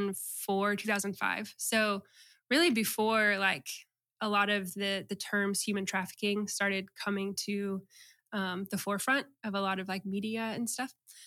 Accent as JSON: {"language": "English", "town": "Watkinsville", "region": "Georgia", "country": "United States", "tie": "born or raised there", "said": "Well, I grew up in North Georgia, up near Athens, in a town called Watkinsville."}